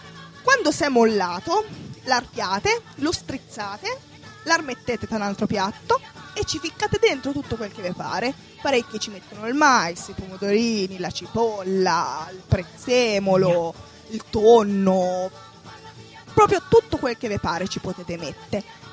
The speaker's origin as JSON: {"language": "Italian", "region": "Umbria", "country": "Italy", "accent": "Umbrian", "said": "raccontare una ricetta dell'Umbria nel mio dialetto"}